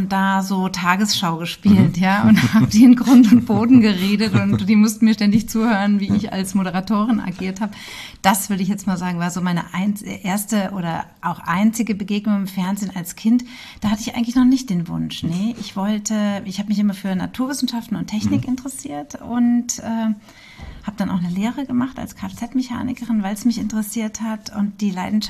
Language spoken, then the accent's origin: German; Hünfeld, Hesse, Germany; Ich komme eigentlich aus Hünfeld und bin da geboren in Hünfeld, bin da aufgewachsen. Ja, habe meine Schulzeit da verbracht, meine Lehre gemacht und mein Abi dort gemacht und bin erst dann zum Studieren nach Würzburg gezogen.